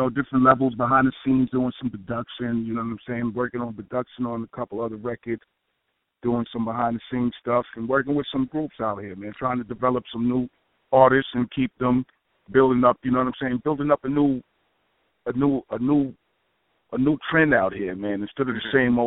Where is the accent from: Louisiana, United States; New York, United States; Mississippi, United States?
New York, United States; Long Island; Well, we're both from Long Island.